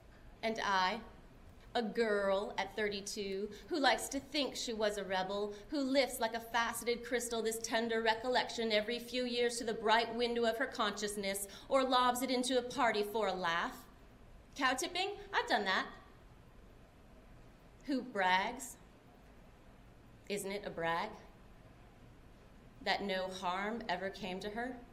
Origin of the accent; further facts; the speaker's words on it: Illinois, United States; now in Oxford, United States; I'm from Illinois, although I live in Oxford, Mississippi now, and this poem is about something that we sometimes did growing up there.